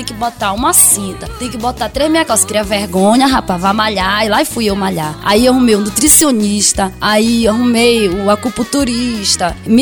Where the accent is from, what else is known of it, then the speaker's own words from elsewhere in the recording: Santa Isabel do Pará, Pará, Brazil; now in Belém, Brazil; eu sou nortista de coração, de paixão, sou paraense, sou do Santa Isabel, mas também meu coração é daqui de Belém, que me abraçou e me adotou como uma artista daqui.